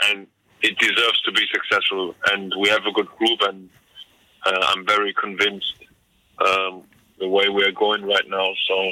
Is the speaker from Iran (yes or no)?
no; Hannover, Lower Saxony, Germany; It is in my office, in my hometown.